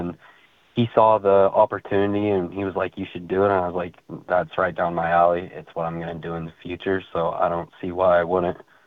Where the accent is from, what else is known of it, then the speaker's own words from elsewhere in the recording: McCook, Nebraska, United States; I came from McCook, Nebraska. I grew up on a family farm where we produce seed wheat every year, along with raising cows and producing other staple crops in Nebraska.